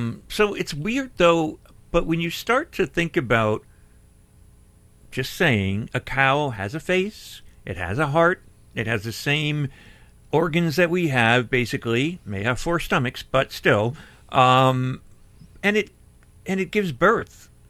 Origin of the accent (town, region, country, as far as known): United States